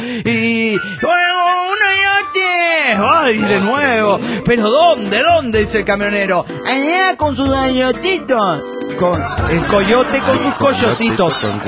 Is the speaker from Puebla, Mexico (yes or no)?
no; Monterrey, Nuevo León, Mexico; de Monterrey, Nuevo León, México.